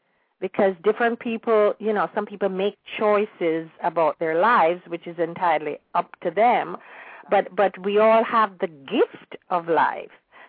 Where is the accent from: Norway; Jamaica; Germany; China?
Jamaica; I know I really consider myself so fortunate to have been born and raised in Jamaica.